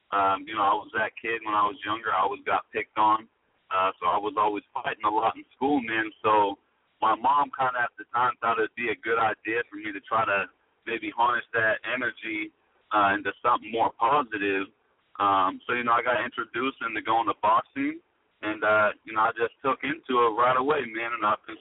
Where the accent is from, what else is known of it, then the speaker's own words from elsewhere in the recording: Sacramento, California, United States; Yeah, it is. I'm actually born and raised in Sacramento. This is where I've been my entire life.